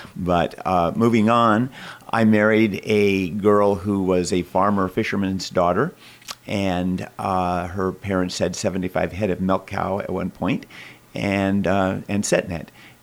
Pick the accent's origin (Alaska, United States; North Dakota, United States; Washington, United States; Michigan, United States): Alaska, United States; Seldovia; I was born in Seldovia. I've lived on the peninsula all my life. My parents homesteaded in Clam Gulch in 1959 when I was four.